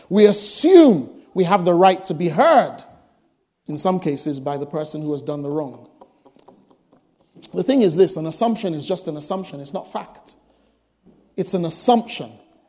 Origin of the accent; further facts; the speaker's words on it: Nigeria; Earlier on, I told you, I come from Africa, yay, Nigeria, yay, you know.